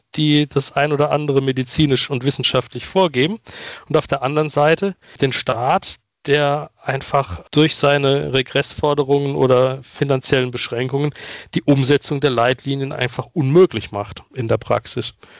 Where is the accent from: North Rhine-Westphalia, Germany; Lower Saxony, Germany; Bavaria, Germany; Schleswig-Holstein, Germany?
North Rhine-Westphalia, Germany; ich komme ursprünglich aus der nordrhein-westfälischen Region, da bin ich geboren, habe dann aber mein Studium überwiegend hier im Rhein-Neckar-Raum gemacht